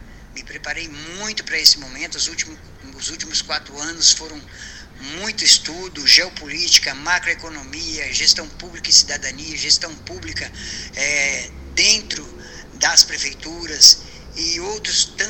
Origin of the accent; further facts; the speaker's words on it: Presidente Epitácio, São Paulo, Brazil; Eu lutei a vida toda para ser prefeito da minha terra natal. Eu luto por Epitácio desde 1972.